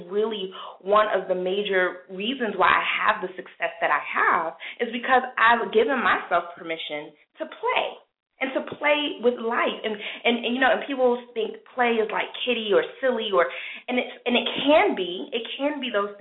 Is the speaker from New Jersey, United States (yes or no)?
no; New York, United States; I've never lived here before. And I had one foot out the door and one foot in because I'm from New York. I've been wanting to get back to the city